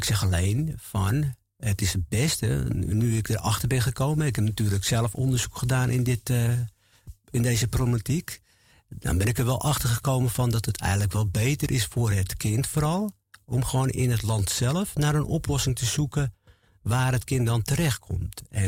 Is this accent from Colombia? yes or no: yes; Colombia; Ik kom uit Colombia.